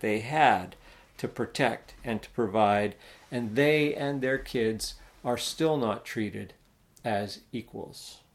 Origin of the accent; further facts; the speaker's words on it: Canada; As a Canadian cultural elite